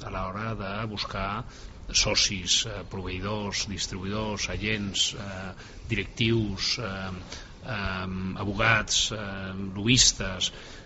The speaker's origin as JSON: {"language": "Catalan", "town": "Barcelona", "region": "Catalonia", "country": "Spain", "said": "Moltes vegades quan jo dic que sóc català, perquè ho dic, tinc que explicar que sóc de Barcelona, no?"}